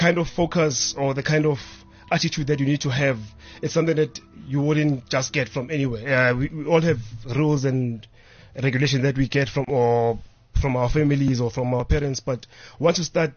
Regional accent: Alexandra, Gauteng, South Africa; born there; I was born in Alexandra Township, and I was exposed into the traditional dance styles.

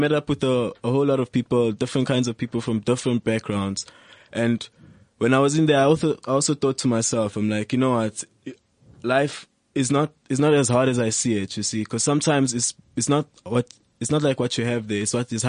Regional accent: Norcombe Park, Gauteng, South Africa; I'm from Norcombe Park.

